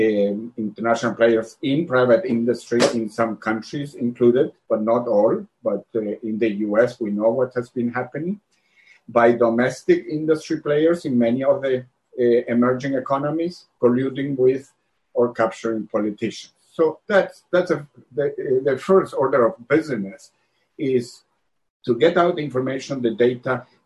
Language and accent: English; Chile; I'm from Chile